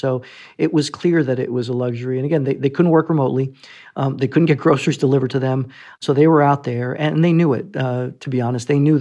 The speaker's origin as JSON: {"language": "English", "country": "Puerto Rico", "said": "I'm originally from Puerto Rico and grew up in a bilingual, bicultural home"}